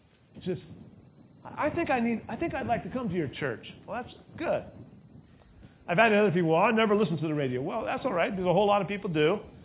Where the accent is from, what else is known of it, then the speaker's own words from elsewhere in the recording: Ukiah, California, United States; born there; also born or lived in Bakersfield; My parents, I was born in Ukiah, I went to Bakerfield, moved back.